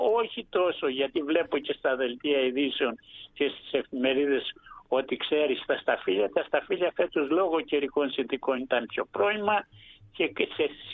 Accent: Crete, Greece; δυστυχώς η πατρίδα μου ιδιαίτερη της Κρήτης θα τελειώσει αρκετά νωρίς

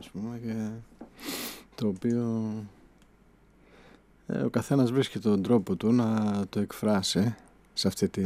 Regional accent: Kozani, Western Macedonia, Greece; moved away as an adult; όταν έφυγα από την Κοζάνη 18-19 και για... επειδή ήθελα να φύγω από την πόλη, δηλαδή δεν χωρούσα

